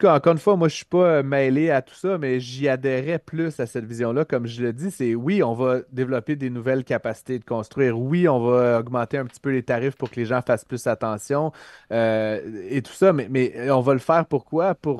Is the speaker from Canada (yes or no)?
yes; Quebec, Canada; moi, en tant que Québécois